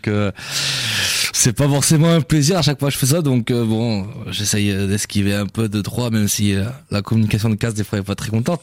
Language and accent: French; Colomiers, Occitanie, France; je suis de Colomiers. J'ai formé à Colomiers, donc c'est pas très loin.